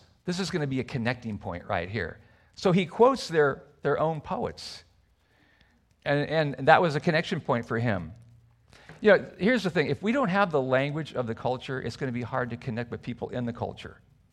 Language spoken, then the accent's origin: English; California, United States; Where are you from … ? Oh, I'm from California. Native, born, raised there. I live in San Diego.